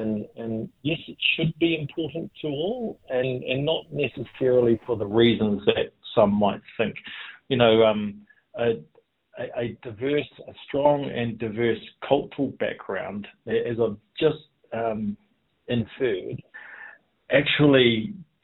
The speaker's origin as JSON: {"language": "English", "region": "Taranaki", "country": "New Zealand", "also_born_or_lived": "East Coast", "lives_now": "Auckland, New Zealand", "said": "whilst I'm from Taranaki and the East Coast, you know, Auckland is certainly a lot closer to those places than is Melbourne"}